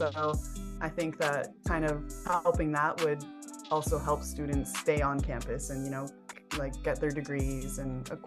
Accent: Akwesasne, Quebec, Canada; also born or lived in United States; I'm from the Akwesasne Mohawk Nation, which is on the border of United States and Canada, but also borders Ontario and Quebec, and I'm from the Quebec portion.

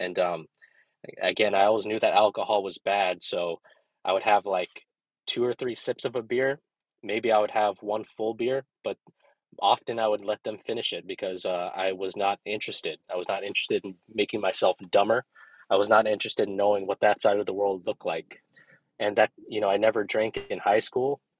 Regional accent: Nome, Alaska, United States; now in Anchorage, United States; I'm from Nome, Alaska. I've lived here in Anchorage since 2021.

